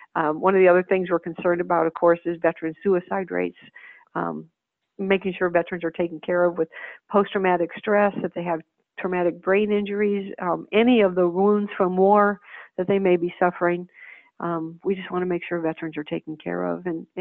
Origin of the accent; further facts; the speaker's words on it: Wisconsin, United States; I'm from Wisconsin